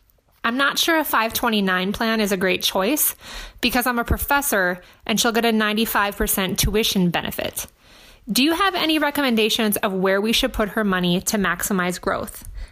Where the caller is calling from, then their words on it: Minnesota, United States; I'm from Minnesota.